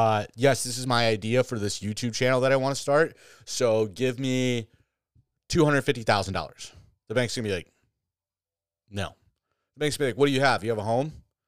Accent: Michigan, United States; I grew up in Southwest Michigan where we don't have, like, monsters

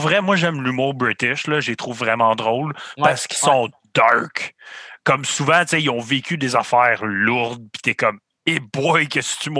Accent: Quebec, Canada; J'ai pas besoin de me faire mettre dans la face que je suis Québécois tout le temps, genre.

